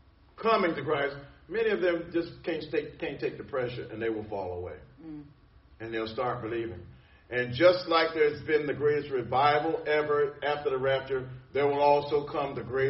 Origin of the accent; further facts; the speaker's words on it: New Jersey, United States; born there; I was born in America. I was born in New Jersey. Been American all my life.